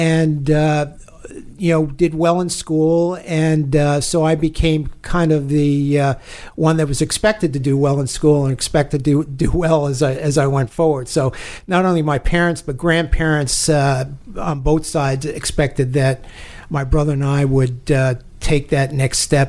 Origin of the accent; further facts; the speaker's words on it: New York City, New York, United States; also born or lived in Bronx; Grew up in New York City, Manhattan first as a kid. And when I was about 10, we moved up to the Bronx.